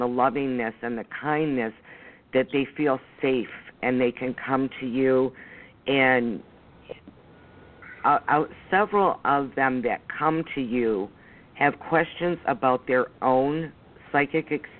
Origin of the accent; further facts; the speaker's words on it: Michigan, United States; now in Ohio, United States; I'm going to be going back to Ohio, to Michigan very soon. I'm from the Downriver area. I'm looking in the Newport area.